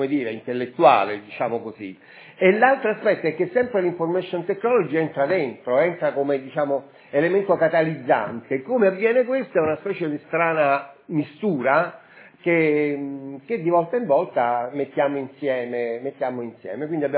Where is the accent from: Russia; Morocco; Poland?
Poland; Warsaw, Masovian Voivodeship; io vengo da Varsavia